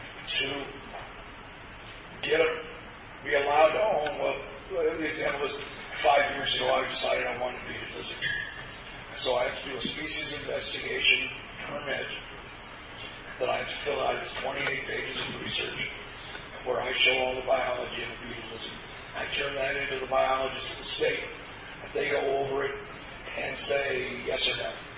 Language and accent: English; Nevada, United States; Dan, I'm from Nevada, and we just heard the Texas regs and the Florida regs